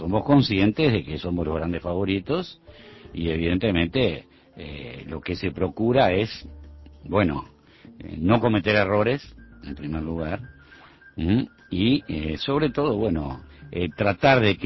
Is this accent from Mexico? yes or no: no; Uruguay